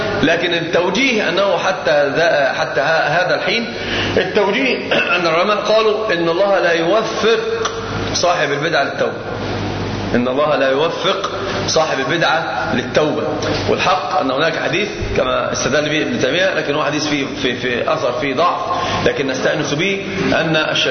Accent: Egypt; حتى عندنا في مصر دايما كانوا يخوفونا

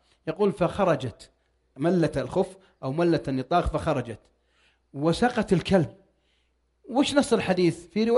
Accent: Riyadh, Riyadh Province, Saudi Arabia; وعندكم ما في صيف، عندنا في الرياض 51 درجة حرارة.

